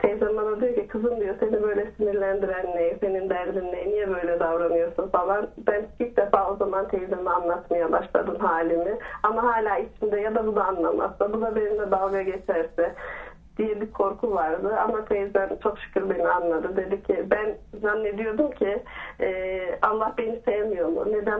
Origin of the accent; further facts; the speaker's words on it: Sivas, Turkey; İşte 30 yıl önce Sivas'ta dünyaya gelmişim, köyde. 5 kardeşin ilkiyim, ablayım. Köyde yaşıyorduk, hayat çok zordu.